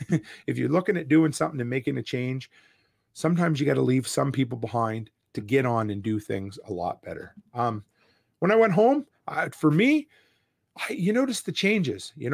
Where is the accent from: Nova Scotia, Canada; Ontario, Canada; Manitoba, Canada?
Nova Scotia, Canada; also born or lived in Alberta; you guys know I grew up on the East Coast and I've lived in Alberta for nearly a decade now. And I hadn't been home in almost, or well, this is home now, but I had never been back to Nova Scotia in almost 5 years.